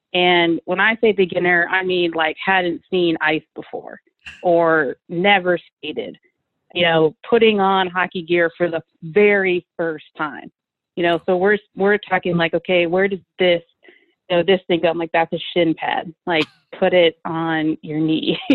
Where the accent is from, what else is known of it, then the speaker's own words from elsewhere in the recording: India; I grew up in India